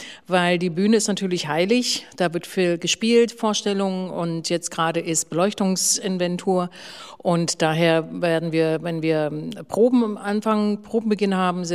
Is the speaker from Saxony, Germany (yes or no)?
no; Rostock, Mecklenburg-Vorpommern, Germany; also born or lived in Wismar; ich komme aus dem wunderschönen Mecklenburg. Schön. Ich bin nämlich in Wismar geboren und in Rostock in einer schönen Platte in Lüttenklein groß geworden. Da bin ich zur Schule gegangen und habe meine ersten Lebensjahre in Rostock verbracht.